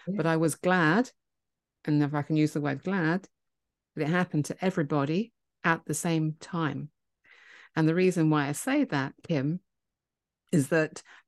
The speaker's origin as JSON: {"language": "English", "country": "United Kingdom", "said": "I am British"}